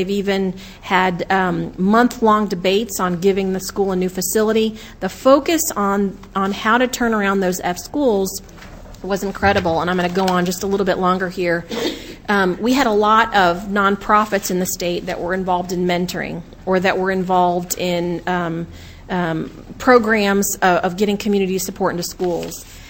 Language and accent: English; Pine Hills, Florida, United States; I grew up in Central Florida in an area called Pine Hills, one of the most poor, high-crime communities.